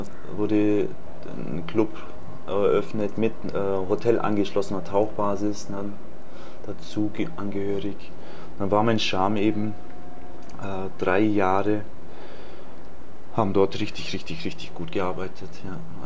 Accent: Bavaria, Germany; born there; Also ja, ich bin in Bayern geboren, bei Illertissen, bin jetzt 44 Jahre

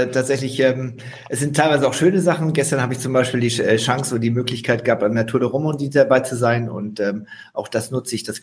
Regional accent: Schleswig-Holstein, Germany; Ich komme aus Norddeutschland, also aus der Ecke von Hamburg.

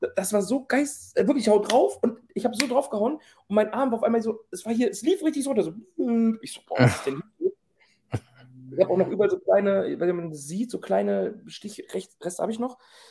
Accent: North Rhine-Westphalia, Germany; so aus dem mittleren OWL-Raum, also Nordrhein-Westfalen, OWL, so Ostwestfalen-Lippe in dem Bereich, wo ich herkomme

